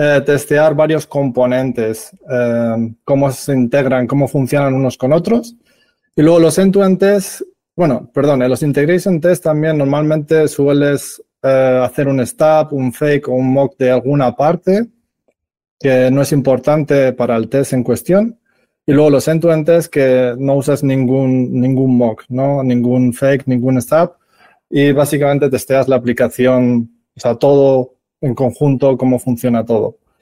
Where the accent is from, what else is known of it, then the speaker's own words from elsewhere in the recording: Valladolid, Castile and León, Spain; now in Munich, Germany; Y bueno, soy español, vengo de Valladolid, pero yo viviendo en Alemania ya 12 años, o sea, soy casi un tercio alemán, por así decirlo, y en concreto aquí en Múnich desde hace unos 8 años